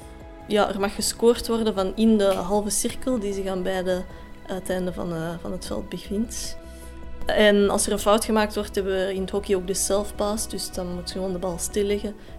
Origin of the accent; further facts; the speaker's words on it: Edegem, Flanders, Belgium; also born or lived in Hove; Ik ben oorspronkelijk van Edegem en dan heb ik ook lang in Hoven gewoond.